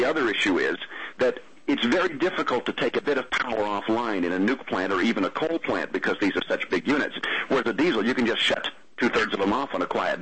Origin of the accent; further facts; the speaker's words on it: Canada; now in Australia; I'm actually a Canadian living in Australia, so I don't do the accent very well